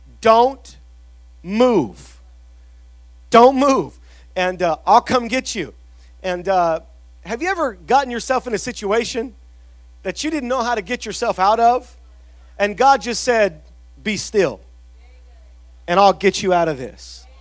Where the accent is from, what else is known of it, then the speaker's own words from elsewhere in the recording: Salinas, California, United States; I grew up in North Salinas near Natividad High School, and 831 represent. No. And so I grew up right there on Lassen Avenue